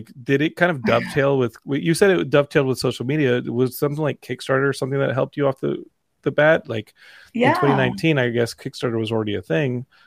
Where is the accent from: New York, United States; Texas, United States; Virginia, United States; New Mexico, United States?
Texas, United States; It's cool to be from Texas when you're like her, not when you're like Ted Cruz, but Texas represents. I'm Texan.